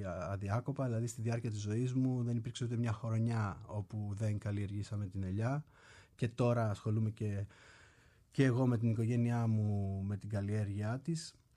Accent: Makri, Eastern Macedonia and Thrace, Greece; μεγάλωσα δίπλα στη γη, κατάγομαι από την Αλεξανδρούπολη, συγκεκριμένα από το χωριό της Μάκρης

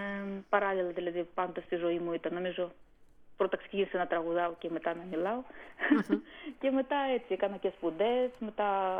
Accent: Ukraine; Τότε βέβαια ήταν Σοβιετική Ένωση και μετά όταν διαλύθηκε και παραμείναμε εκεί στην Ουκρανία. Οπότε τα χρόνια μου που μεγάλωσα ήταν στην Ουκρανία.

